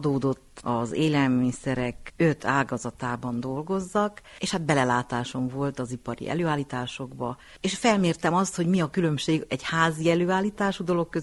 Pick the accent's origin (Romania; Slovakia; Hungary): Romania; Partium; now in Székelyföld, Romania; Hát én nem székelyföldi vagyok, és nagyon örülök ennek a kérdésnek. Én Partiumból érkeztem ezelőtt 36 évvel Székelyföldre